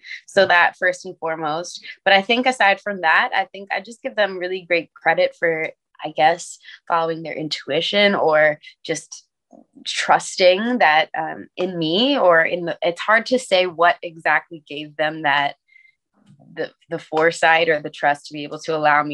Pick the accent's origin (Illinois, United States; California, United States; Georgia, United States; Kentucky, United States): Kentucky, United States; born there; Yeah, I was born in Kentucky. I didn't actually grow up there though